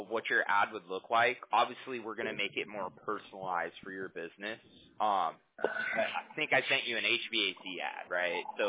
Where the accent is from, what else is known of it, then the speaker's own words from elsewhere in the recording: Huntington Beach, California, United States; Costa Mesa is where the company is located. I'm from Huntington Beach, though.